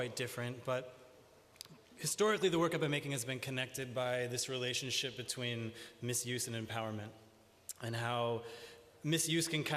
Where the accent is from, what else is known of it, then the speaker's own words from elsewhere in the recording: United States; now in Paris, France; I'm an American. I'm living in Paris at the moment.